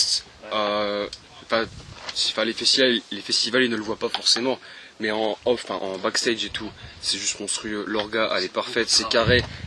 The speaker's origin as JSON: {"language": "French", "country": "Portugal", "said": "C'est parce que je suis portugais, c'est ça?"}